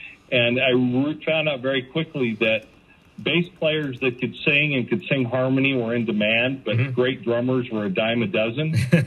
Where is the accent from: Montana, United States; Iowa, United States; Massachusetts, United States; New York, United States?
Montana, United States; Kalispell; I grew up in Montana, is where I was born and raised, a town called Kalispell, Montana, just outside of Glacier National Park.